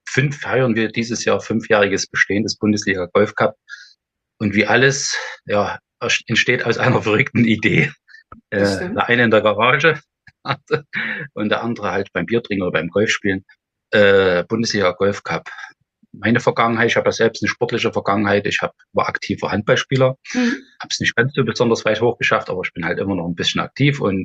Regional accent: Saxony, Germany; Ja, ich stamme aus dem Erzgebirge und bei uns im Erzgebirge, viele wundern sich dann immer

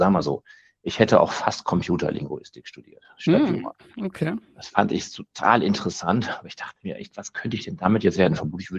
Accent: Northern Germany, Germany; Wobei der größere Sprung war, als Norddeutscher nach Tübingen zu gehen.

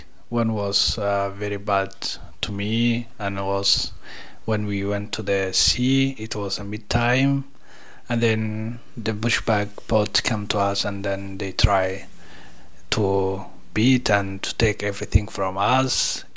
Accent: Somalia; I am from Somalia and I arrived here like 3rd of April 2021. I'm here 3 years and a few months.

